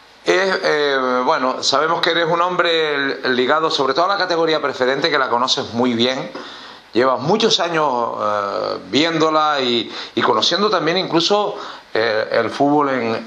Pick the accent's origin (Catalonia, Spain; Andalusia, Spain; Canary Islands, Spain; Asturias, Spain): Canary Islands, Spain; Pero hay una cosa que por lo menos a mí como tinerfeño me duele